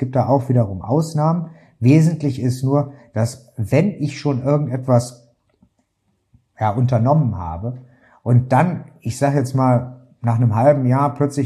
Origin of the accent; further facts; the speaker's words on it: Krefeld, North Rhine-Westphalia, Germany; Ich komme selber aus Westdeutschland, Krefeld, die Stadt mit K, wie man das auch schon mal sagt.